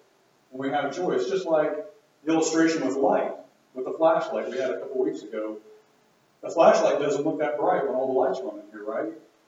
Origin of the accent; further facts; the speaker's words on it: United States; as an American who has a pretty comfortable life in most ways